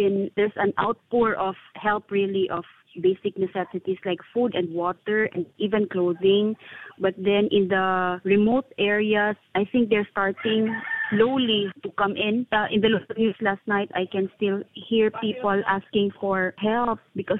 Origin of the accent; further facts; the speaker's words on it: Mindanao, Philippines; from the Philippines here in Mindanao.